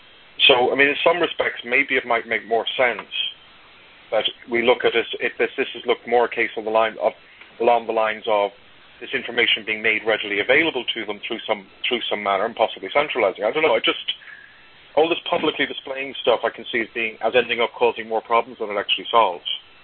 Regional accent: Ireland; but I'm Irish, so I'll always answer questions with another question anyway.

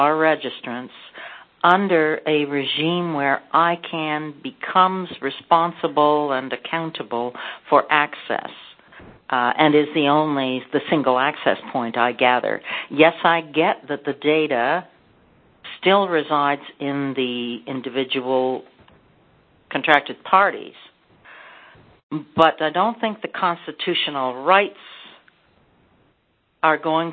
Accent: Canada; because I don't have any rights in the state of California as a Canadian.

